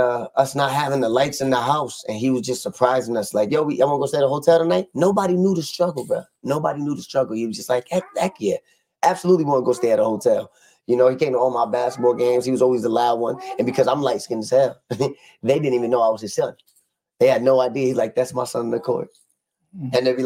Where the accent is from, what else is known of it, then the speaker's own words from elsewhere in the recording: New Haven, Connecticut, United States; New Haven. You called it yourself. Born and raised in New Haven, man. All my life. Lived right there on Chatham Street.